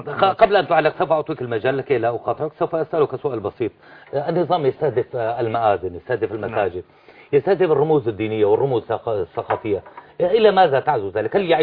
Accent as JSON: {"language": "Arabic", "country": "Syria", "said": "وانا انسان سوري"}